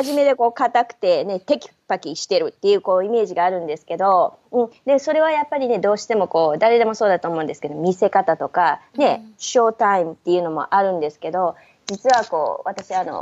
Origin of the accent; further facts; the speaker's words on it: Osaka, Japan; 私、実は出身が大阪なんですね。